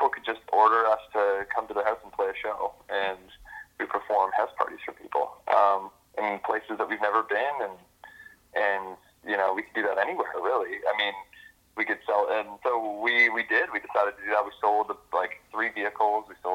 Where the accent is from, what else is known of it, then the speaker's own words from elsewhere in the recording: Sarnia, Ontario, Canada; we had to drive from Nashville back to my hometown of Sarnia, and we were there for a few weeks just kind of quarantining